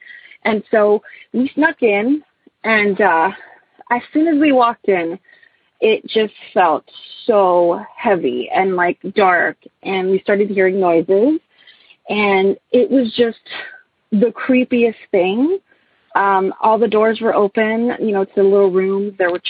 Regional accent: Corpus Christi, Texas, United States; I am from Corpus Christi, Texas.

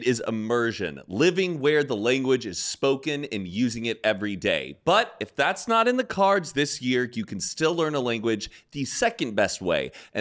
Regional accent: California, United States; I'm a Californian. We live in Los Angeles.

